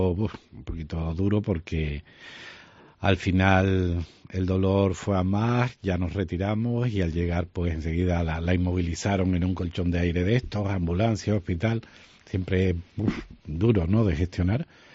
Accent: Sequillo, Canary Islands, Spain; Voy a ver si va al Sequillo, que es mi pueblo.

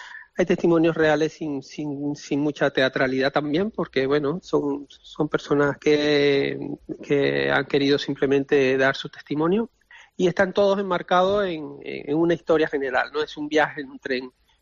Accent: Venezuela; desde Latinoamérica, por ejemplo, yo vengo de Venezuela

